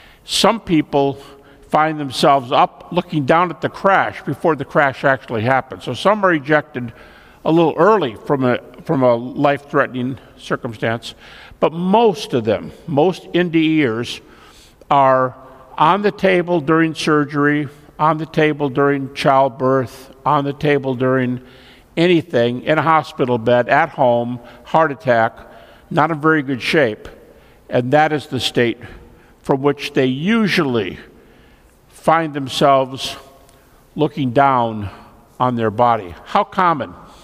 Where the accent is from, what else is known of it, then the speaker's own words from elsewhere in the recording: Detroit, Michigan, United States; I left in 81, leave Detroit area. I'm from the Detroit area.